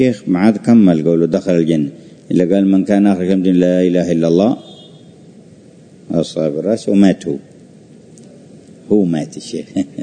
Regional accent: Yemen; وهكذا كان في بعض المدن عندنا في اليمن

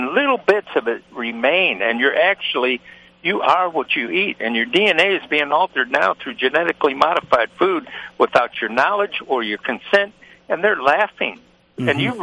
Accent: Detroit, Michigan, United States; when I was a little boy growing up in Detroit

